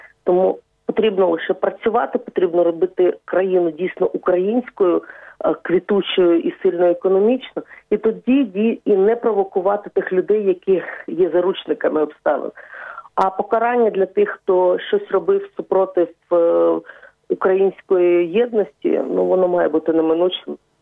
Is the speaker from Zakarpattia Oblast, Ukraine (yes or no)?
yes; Zakarpattia Oblast, Ukraine; І у мене коріння просто все з Західної України. Я з Закарпаття, вся моя рідня з Закарпаття. Мої батьки в Донецьку опинилися, можна сказати, випадково